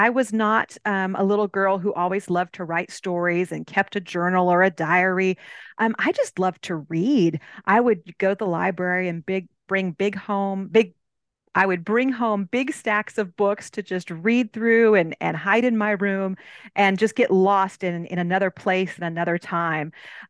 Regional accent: California, United States; moved away as an adult; now I've raised three babies in Texas, and they're all grown up, so I feel like I'm more Texan than Californian now.

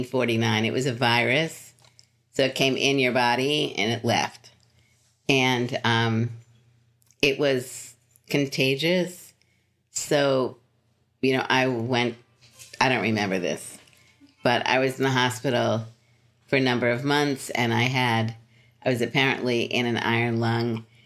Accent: Brooklyn, New York, United States; also born or lived in Philadelphia; And then my parents moved to Brooklyn. Okay. So I lived in Brooklyn until I was 25.

